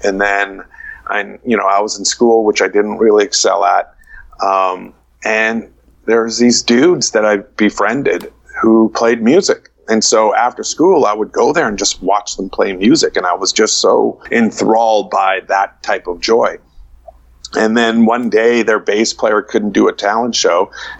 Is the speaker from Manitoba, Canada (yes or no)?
yes; Winnipeg, Manitoba, Canada; Because I was from Winnipeg, I made that decision to go to Vancouver.